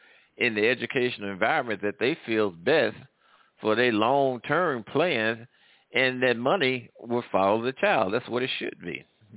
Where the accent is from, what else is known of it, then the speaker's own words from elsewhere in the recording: St. Louis, Missouri, United States; I grew up in Missouri.